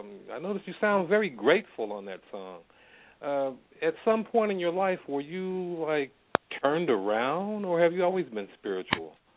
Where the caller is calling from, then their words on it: Chicago, Illinois, United States; from Chicago.